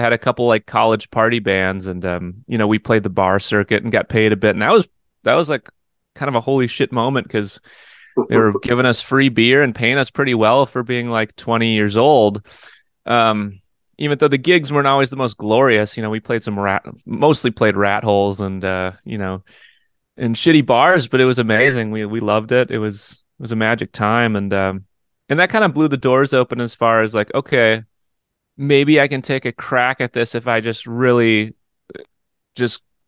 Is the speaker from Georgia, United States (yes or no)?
no; Eau Claire, Wisconsin, United States; born there; I was born in Eau Claire, Wisconsin, home of … which is just a little town in the middle of the state. Beautiful, beautiful little kind of cute blue collar city.